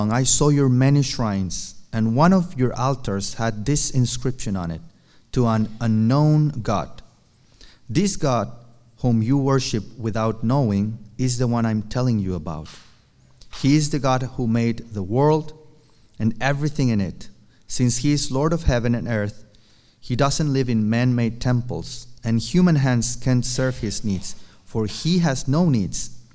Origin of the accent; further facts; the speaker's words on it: Tijuana, Baja California, Mexico; So I grew up in Tijuana, and we didn't have cable TV, so I used to watch some of the American shows in my TV.